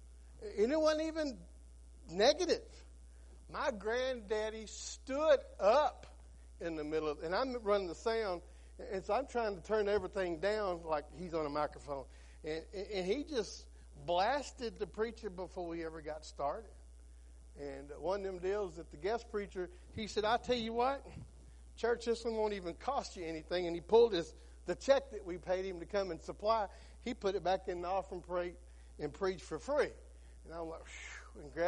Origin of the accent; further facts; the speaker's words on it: United States; I'm a Christian first. I'm an American second.